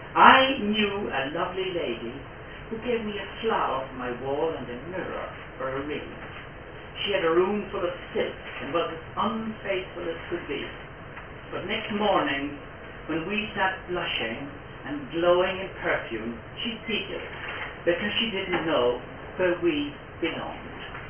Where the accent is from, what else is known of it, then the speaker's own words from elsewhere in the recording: Caledon, Northern Ireland, United Kingdom; because I come from Caledon, the birthplace of Anthony Rafferty.